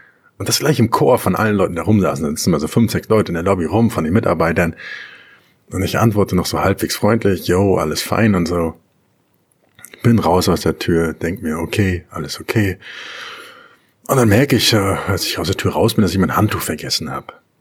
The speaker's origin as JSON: {"language": "German", "country": "Germany", "said": "In Deutschland, wo ich herkomme, geht man schweigend oder maximal so nickend aneinander vorbei."}